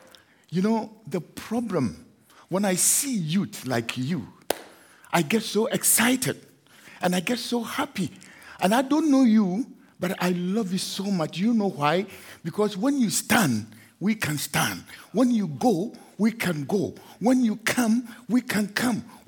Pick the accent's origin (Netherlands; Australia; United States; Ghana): Ghana; I come from West Africa, a country called Ghana.